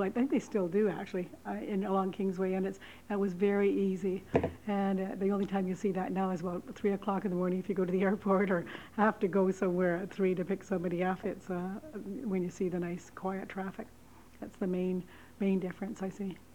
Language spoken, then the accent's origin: English; Burnaby, British Columbia, Canada; I love living in Burnaby. I love working in Burnaby. There's something, I guess it's that middle class area that I grew up in Cascades. And then later, as an adult, I was living in Greentree, and now I'm up in Heathercrest, up in the Oaklands. And it feels good to live in Burnaby.